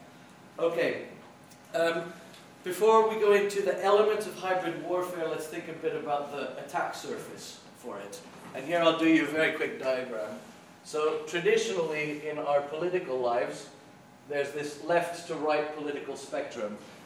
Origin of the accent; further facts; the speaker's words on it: Eastern Finland, Finland; I'm from Eastern Finland. Culturally, we are very aligned and in tune with the Russian people.